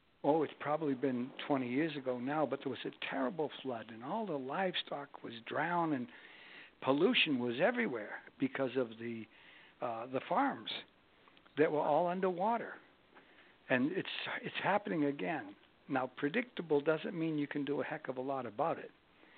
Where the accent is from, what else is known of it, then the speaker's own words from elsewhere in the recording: Boston, Massachusetts, United States; I'm originally from Boston, and I know what happens when Northeasters come ashore in the winter.